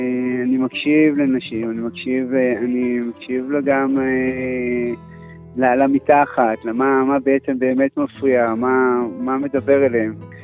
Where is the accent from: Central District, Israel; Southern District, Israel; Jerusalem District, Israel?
Jerusalem District, Israel; Jerusalem; אני במקור ירושלמי, אני מכיר את ירושלים.